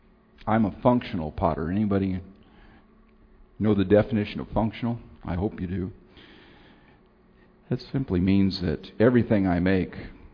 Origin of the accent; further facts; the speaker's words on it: Phoenix, Arizona, United States; I'm originally from Phoenix, Arizona. I grew up with Sandy.